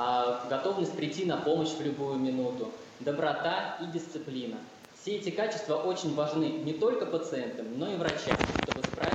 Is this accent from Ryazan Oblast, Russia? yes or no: no; Pskov Oblast, Russia; moved away as an adult; now in Saint Petersburg, Russia; Я родом из Псковской области. Приехал 11 лет назад учиться на врача.